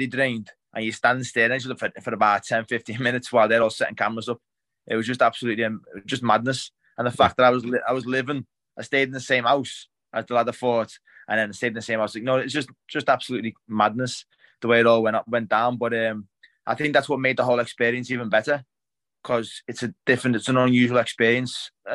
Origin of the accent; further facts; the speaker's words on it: England, United Kingdom; They were the Irish and we're the English, though, so, you know, it's good.